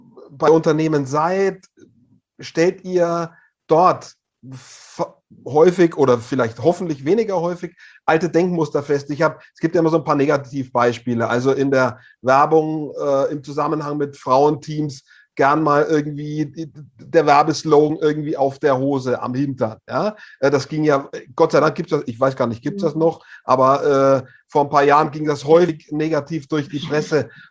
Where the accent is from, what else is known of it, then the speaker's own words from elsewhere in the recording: Hof, Bavaria, Germany; Es gab im Herbst in Hof, meiner Heimatstadt, das traditionelle Stabhochsprung-Meeting